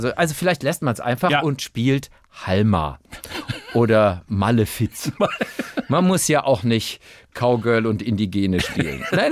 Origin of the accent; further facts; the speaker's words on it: Brühl, North Rhine-Westphalia, Germany; Ich habe als kleiner Junge in Brühl bei Köln gewohnt, das ist zwischen Köln und Bonn.